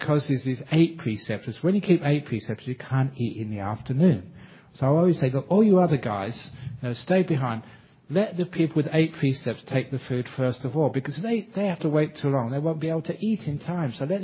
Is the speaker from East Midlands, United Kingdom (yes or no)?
no; Acton, London, United Kingdom; born there; I always remember this because I was born in Acton.